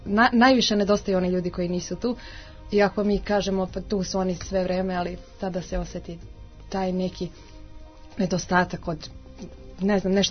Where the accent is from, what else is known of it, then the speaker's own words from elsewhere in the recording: Čačak, Šumadija and Western Serbia, Serbia; now in Belgrade, Serbia; Kuća je definitivno Čačak.